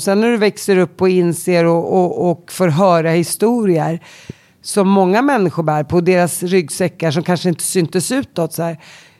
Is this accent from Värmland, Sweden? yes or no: no; Uppsala, Uppsala County, Sweden; Sen flyttade jag vidare till Stenhagen. De byggde upp ett nytt område i Uppsala dit vi flyttade. Och där växte jag upp.